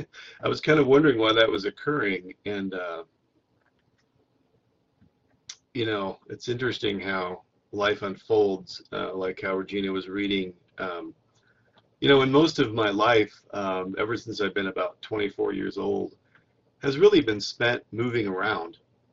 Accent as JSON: {"language": "English", "town": "Omaha", "region": "Nebraska", "country": "United States", "tie": "born or raised there", "said": "I've been here for the longest I've ever been in a city in my whole life, since I grew up in the city I was born in Omaha."}